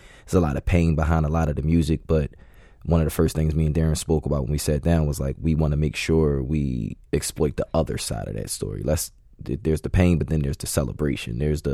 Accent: Philadelphia, Pennsylvania, United States; I'm from West Philly, man.

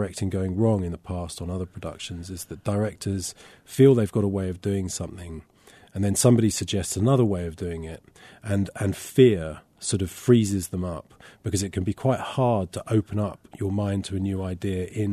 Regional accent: London, United Kingdom; In London.

